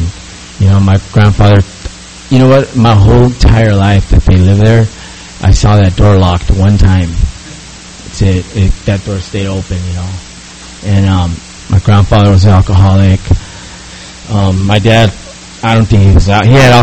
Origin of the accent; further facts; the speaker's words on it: San Diego, California, United States; I'm from San Diego, born and raised here since 1973. I grew up in South Bay, right on the border of San Ysidro and Imperial Beach.